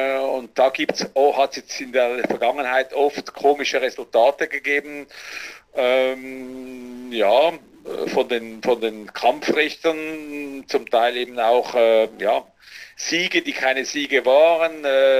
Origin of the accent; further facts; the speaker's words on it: Würenlos, Aargau, Switzerland; born there; Ja gut, ich müsste eigentlich sagen, da wo ich geboren bin, Würenlos. Nee. Würenlos an der Limmat.